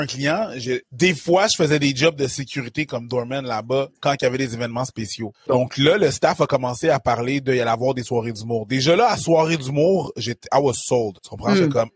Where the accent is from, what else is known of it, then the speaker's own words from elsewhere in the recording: Haiti; je suis haïtien